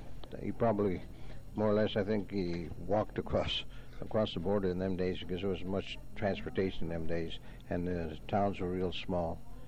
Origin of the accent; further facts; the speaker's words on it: Los Angeles, California, United States; born there; I was born in Los Angeles, January the 5th, 1912.